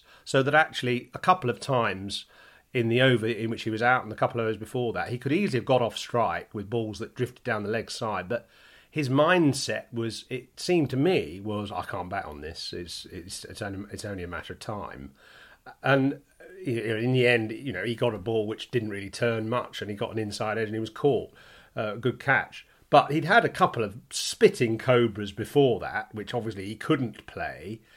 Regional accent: England, United Kingdom; you do, as an Englishman, and I'm not necessarily defending this attitude, but you do sort of think, I can't play on that.

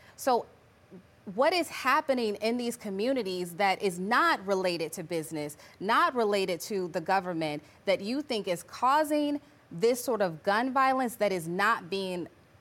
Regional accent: Chicago, Illinois, United States; like I'm from Chicago, the south side of Chicago

